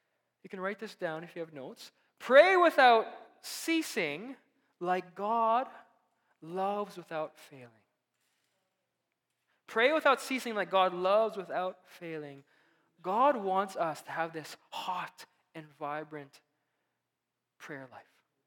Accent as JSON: {"language": "English", "country": "Philippines", "said": "I'm Filipino."}